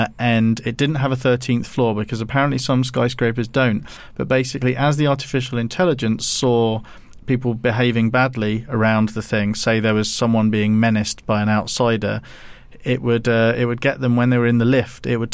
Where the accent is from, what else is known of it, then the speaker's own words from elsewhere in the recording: England, United Kingdom; It was a good period to be growing up in England as a comic person.